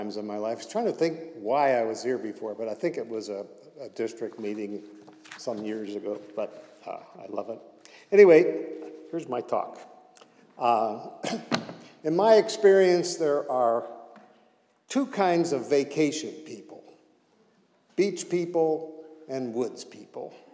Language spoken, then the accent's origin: English; Mount Lebanon, Pennsylvania, United States; I grew up in Mount Lebanon. Some of you may know where that is. It's an older Pittsburgh suburb with a beautiful undeveloped woods behind my house.